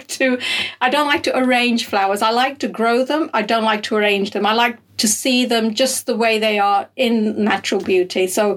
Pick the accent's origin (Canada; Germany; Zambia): Zambia; So my background is I'm born and brought up in Zambia, and my mum had a beautiful veg garden there. They've now moved to India